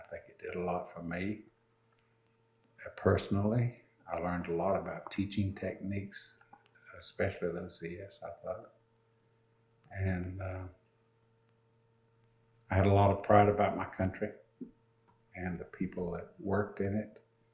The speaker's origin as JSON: {"language": "English", "region": "South Carolina", "country": "United States", "said": "And since I was from South Carolina, I knew who he was, and he knew who I was."}